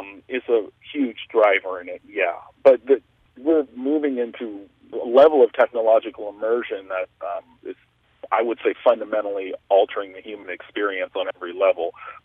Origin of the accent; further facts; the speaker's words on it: California, United States; now in Sacramento, United States; based out of Sacramento now, but I grew up in the Gold Country, and my first 5 years were working out in the Gold Country.